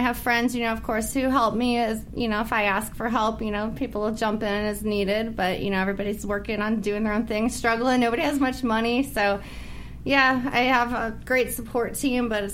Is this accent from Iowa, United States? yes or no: no; Hollywood, California, United States; from Hollywood.